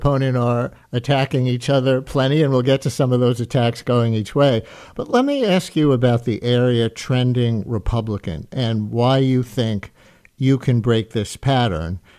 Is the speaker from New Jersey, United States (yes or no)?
no; Queens, New York, United States; I grew up in the Queens part of this district.